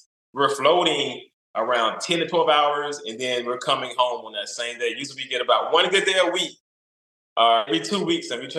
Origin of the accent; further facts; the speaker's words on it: Georgia, United States; I'm based in North Georgia, but as you say, the black tannic water and stuff like that, I grew up in South Georgia.